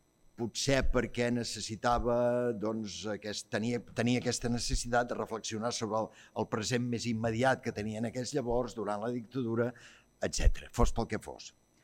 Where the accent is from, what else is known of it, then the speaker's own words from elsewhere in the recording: Garrigàs, Catalonia, Spain; Jo sóc de Garrigàs